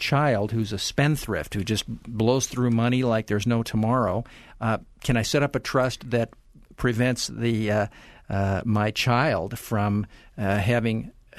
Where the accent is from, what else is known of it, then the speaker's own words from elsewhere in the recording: Minnesota, United States; Can I do that even if I'm a Minnesotan?